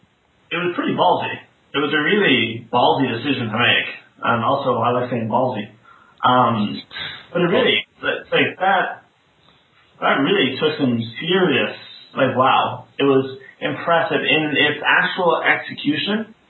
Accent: Canada; I'm Canadian, I'm Jewish

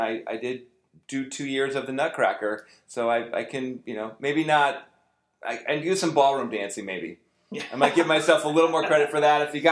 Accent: Connecticut, United States; now in San Carlos, United States; Sure, so I grew up in Connecticut and in a town that was similar in terms of, I would say, culture of San Carlos, much about half the size

